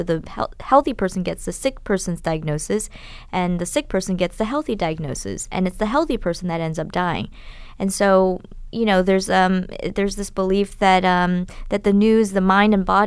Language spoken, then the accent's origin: English; United States; You know, as an American, I felt that truth is the greatest value and freedom and independence.